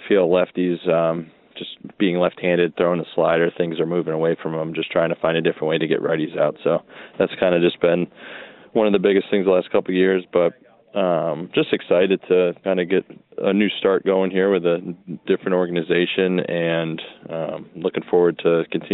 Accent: Syracuse, New York, United States; I grew up in Syracuse, New York, so basketball was big when I was younger.

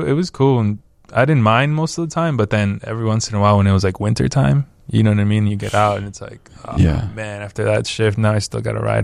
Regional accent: Belize; I grew up in Belize, so like you have all these plants right outside.

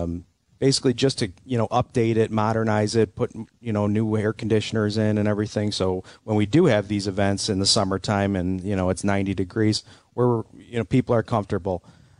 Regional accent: Hamburg, New York, United States; I'm from Hamburg, and I just take a short drive.

